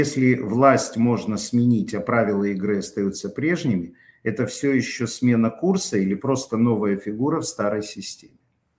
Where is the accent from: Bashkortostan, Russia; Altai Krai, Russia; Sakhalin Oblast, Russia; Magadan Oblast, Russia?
Bashkortostan, Russia; Я родом из Башкирии